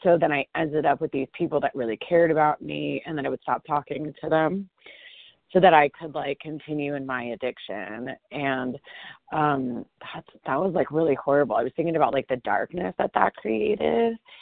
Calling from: Boulder, Colorado, United States; I'm calling from Boulder, Colorado.

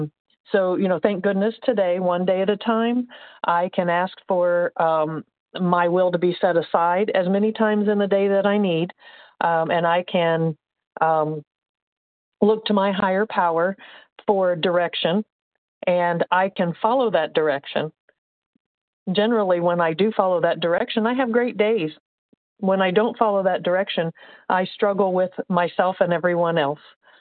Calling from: Indiana, United States; I'm calling from Indiana, and I'm a recovered compulsive overeater.

